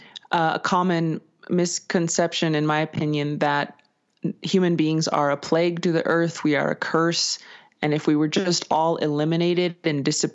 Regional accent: Taos, New Mexico, United States; now in Santa Fe, United States; I grew up in Taos, New Mexico. I currently live in Santa Fe. And in that manner, I introduce myself as a Diné woman.

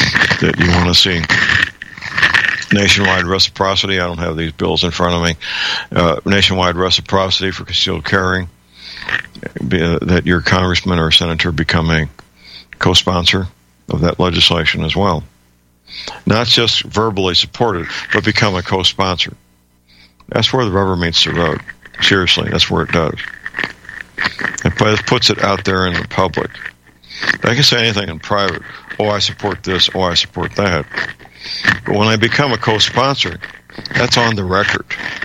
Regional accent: Missouri, United States; Now, in Missouri, in my home state, we had, as of the 1st of January, constitutional carry

